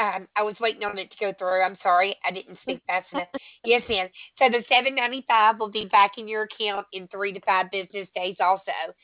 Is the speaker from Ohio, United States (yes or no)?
no; Alabama, United States; Oh, gosh, that's crazy. I'm from Alabama. I never get anything correct.